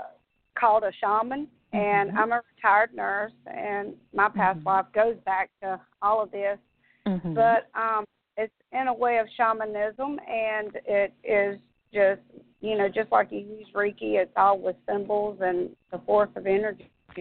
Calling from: Alabama, United States; I'm in Alabama.

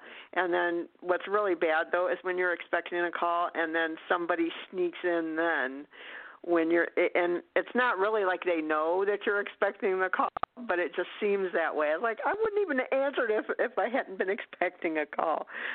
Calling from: Ohio, United States; I'm calling from Ohio.

